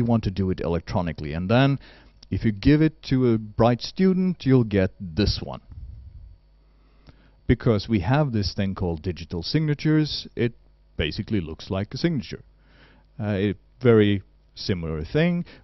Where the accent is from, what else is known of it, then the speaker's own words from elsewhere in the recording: Oslo, Norway; English is a second language; at least where I grew up in Oslo